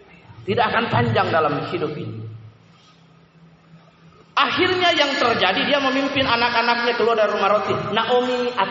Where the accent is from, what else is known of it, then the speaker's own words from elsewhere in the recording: Ambon, Maluku, Indonesia; Orang Indonesia Timur itu Kupang, NTT, Ambon, saya Ambon